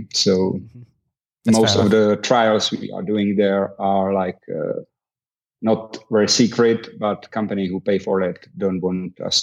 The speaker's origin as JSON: {"language": "English", "country": "Czechia", "second_language": "English", "said": "So I'm from Czech Republic. This is a small country in the middle of Europe."}